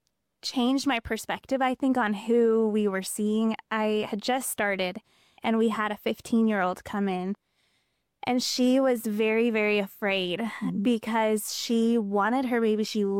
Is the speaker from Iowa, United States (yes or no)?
yes; Iowa, United States; Well, I am from Iowa. Very proud of that. No one else here is. And so I am from rural Iowa.